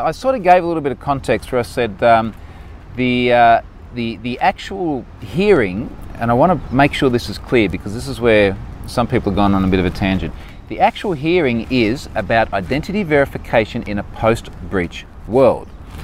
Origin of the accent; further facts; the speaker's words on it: Queensland, Australia; Rockhampton is in my home state. It's in Queensland, which is nice.